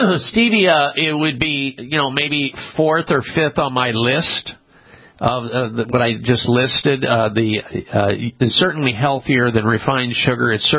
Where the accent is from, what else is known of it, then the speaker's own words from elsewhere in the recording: Iowa, United States; I remember that city. I grew up in Iowa. I used to be an amateur boxer, and I boxed in Waterloo.